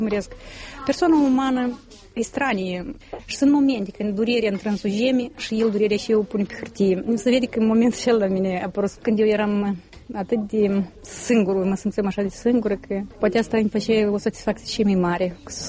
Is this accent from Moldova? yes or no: yes; Bender, Moldova; acum noi suntem din Binder